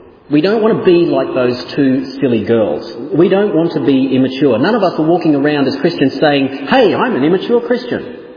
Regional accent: Australia; So I'm an Australian. Australian men like to be men, okay?

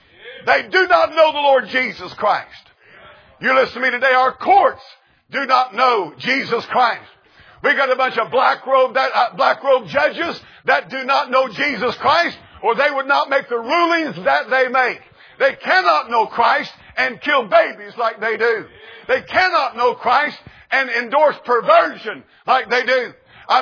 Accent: United States; born there; I'm glad that I was born in America, the land of the free and the home of the brave.

